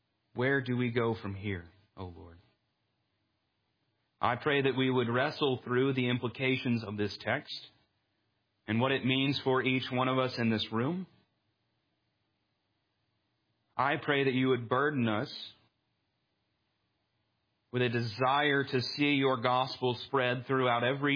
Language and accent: English; Somerset, Kentucky, United States; also born or lived in Georgia; I'm from Georgia because I want to claim it, but let's be honest, I spent most of my life in Kentucky. I am from the very edge of the Appalachian Mountains. Somerset, Kentucky, if you only go about 30 minutes to the east, you're there.